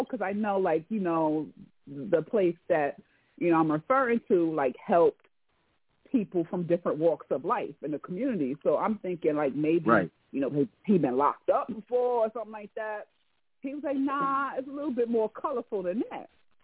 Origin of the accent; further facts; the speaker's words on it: Brooklyn, New York, United States; I'm from Brooklyn, New York. I still live in Brooklyn, you know, a Brooklyn girl all day.